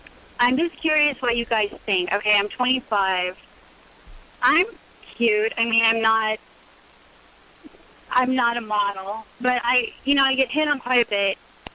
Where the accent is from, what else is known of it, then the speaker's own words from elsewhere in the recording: Texas, United States; In Texas.